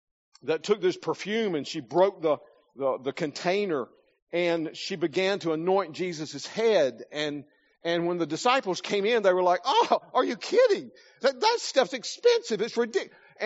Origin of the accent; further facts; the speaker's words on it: Southern US, United States; moved away; But if you go anywhere close to where I'm from, you might hear this: bless their heart.